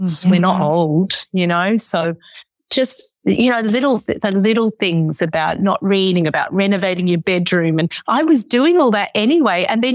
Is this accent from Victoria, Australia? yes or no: yes; Melbourne, Victoria, Australia; now in Sydney, Australia; We came back. We're from Melbourne. We live, which is another city to the south, maybe an hour by plane. But anyway, we moved up to Sydney about 15 years ago.